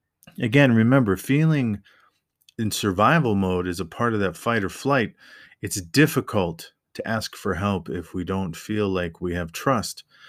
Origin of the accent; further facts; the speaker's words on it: Midwest, United States; I grew up in the Midwest, and a lot of that is not very hilly, so you can see for quite a distance.